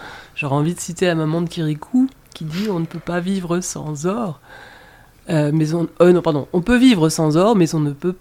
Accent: Auvergne-Rhône-Alpes, France; moi je suis originaire de la Drôme

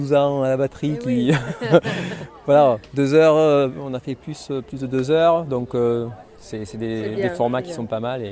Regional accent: Malmoisson, France; De Malmoisson.

